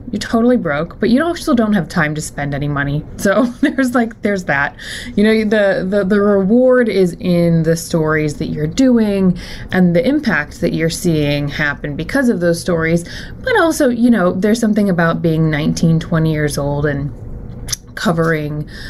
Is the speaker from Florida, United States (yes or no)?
yes; Florida, United States; was maybe I can move back to Florida. I'm from Florida, and like not endure the winters